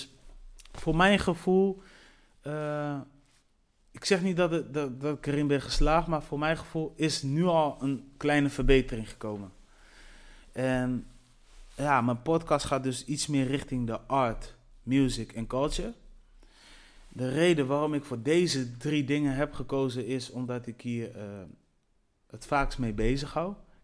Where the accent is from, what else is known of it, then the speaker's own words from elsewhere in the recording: Delfzijl, Groningen, Netherlands; born there; Ik ben geboren in Delfzijl. Mijn roots liggen op Cap Verde. Dus ik ben een Cap Verdeaan. Super trots op.